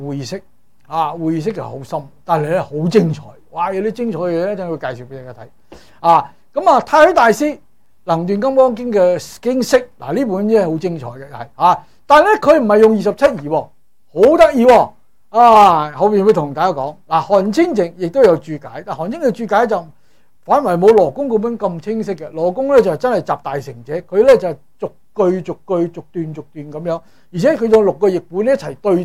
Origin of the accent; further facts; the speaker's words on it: Fujian, China; 我系福建人嚟噶。